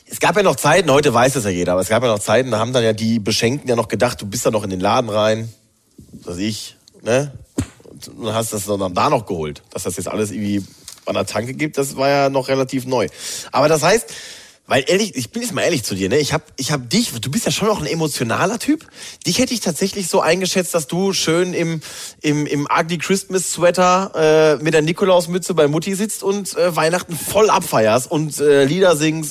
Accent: Hamm, North Rhine-Westphalia, Germany; now in Mannheim, Germany; Also ich feiere dann ja in meiner Heimat in Hamm, und das sind halt 3 Stunden bis nach Mannheim.

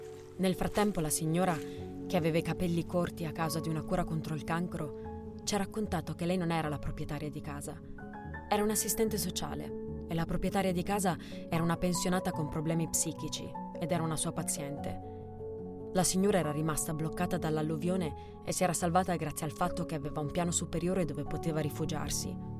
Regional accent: La Plata, Buenos Aires Province, Argentina; now in Bologna, Italy; Vengo dall'Argentina, da una città chiamata La Plata, che è la capitale della provincia di Buenos Aires. Lì vivono circa 800.000 persone

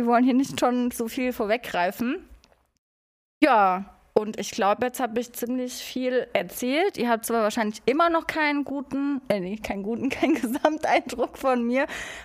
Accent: Rhineland-Palatinate, Germany; born there; Bin 30 Jahre alt und komme eigentlich gebürtig aus der Pfalz. Aber ihr habt, glaube ich, auch schon gemerkt, ich höre mich nicht nach einem gebürtigen Pfälzer an.

